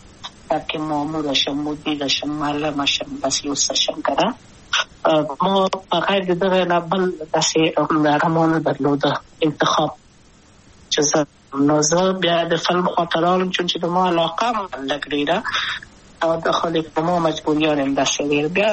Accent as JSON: {"language": "Pashto", "region": "Kabul", "country": "Afghanistan", "tie": "born or raised there", "also_born_or_lived": "Maidan Wardak", "said": "د پلار مې د وردګو ولایت ته خلیګنسه کې دلې د کابل په تختپل سیمه کې یم، او لویا شویم کابل که یم."}